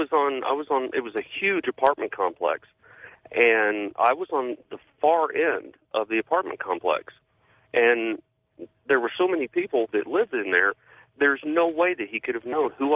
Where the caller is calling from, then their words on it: Lubbock, Texas, United States; Hey, I'm calling from Lubbock, Texas.